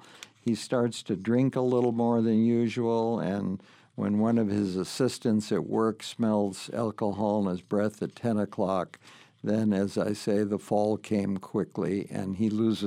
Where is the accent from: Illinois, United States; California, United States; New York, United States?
New York, United States; I was raised in Brooklyn, New York, where if you were Jewish and not named … or Jerry Seinfeld, your parents pushed you hard to become a doctor.